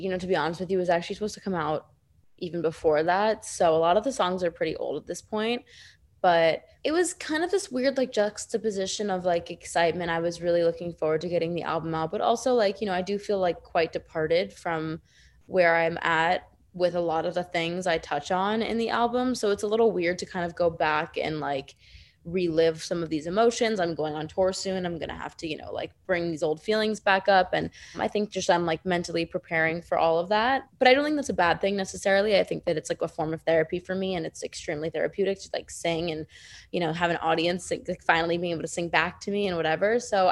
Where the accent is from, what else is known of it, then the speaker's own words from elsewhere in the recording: Long Island, New York, United States; I am from Long Island, New York.